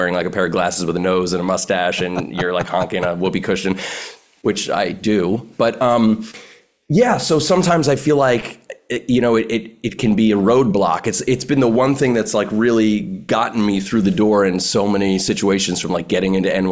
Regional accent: Long Island, New York, United States; I grew up on Long Island, and I was a performing magician, like, all through my early teens

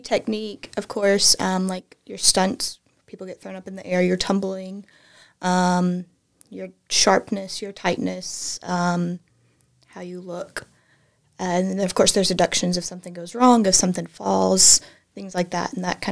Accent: Columbia, Tennessee, United States; also born or lived in California; Okay, so I was actually born in California. My dad was in the Marines. I'm originally from Columbia, Tennessee, which is about 45 minutes south of Nashville.

